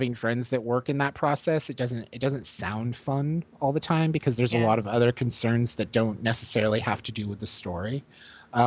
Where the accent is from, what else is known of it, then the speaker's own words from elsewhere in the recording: Florida, United States; born there; because I was born in Florida, so we had that SeaWorld water ski show.